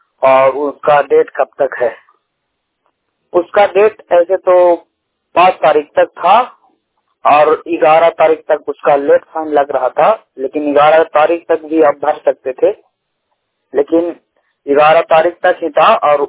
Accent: Gaya, Bihar, India; मैं गया जिला बिहार से हूँ।

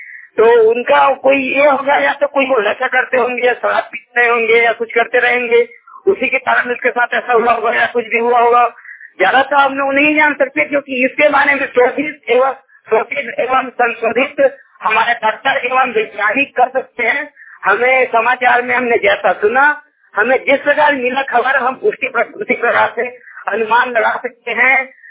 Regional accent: Chhattisgarh, India; और मैं जिला कबीरधाम छत्तीसगढ़ से बिलोंग करता हूँ।

